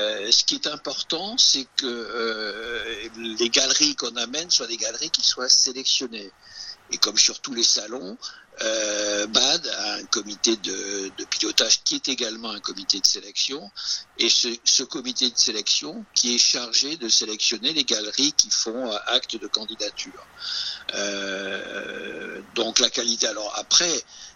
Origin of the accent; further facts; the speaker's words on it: Bordeaux, Nouvelle-Aquitaine, France; born there; now in Paris, France; D'abord, je suis bordelais, hein. Je suis né à Bordeaux. Mais ça fait 50 ans que je vis à Paris